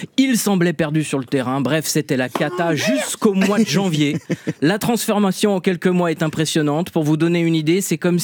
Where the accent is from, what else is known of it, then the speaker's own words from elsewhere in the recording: Saint-Étienne, Auvergne-Rhône-Alpes, France; je vais faire ce pourquoi j'ai été embauché sur cette émission en tant que Stéphanois.